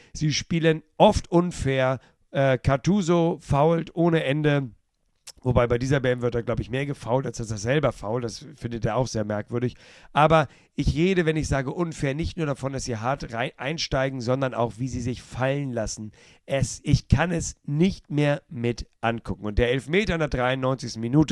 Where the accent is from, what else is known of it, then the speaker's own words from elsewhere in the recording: Hamburg, Germany; als Hamburger